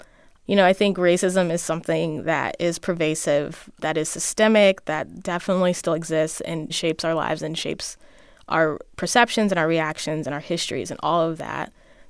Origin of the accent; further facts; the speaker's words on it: California, United States; You know, I grew up in a lot of culturally diverse spaces and definitely not majority black spaces